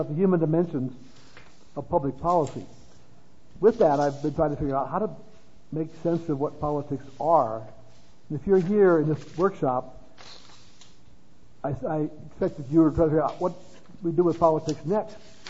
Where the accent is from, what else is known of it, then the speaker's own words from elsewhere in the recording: West Coast, United States; I come from the West Coast, often termed the Left Coast.